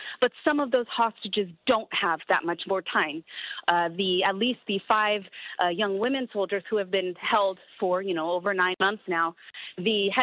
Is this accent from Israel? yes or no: yes; Israel; also born or lived in United States; this is something that's just unconscionable for me as an Israeli and as an American myself.